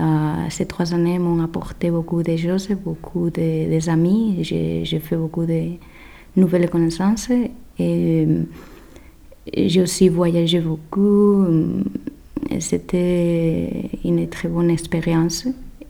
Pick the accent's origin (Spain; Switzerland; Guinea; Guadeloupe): Spain; Oviedo, Asturias; French is a second language; now in France; Je viens d'Oviedo, une ville dans le nord d'Espagne. Et bon, je suis asturienne.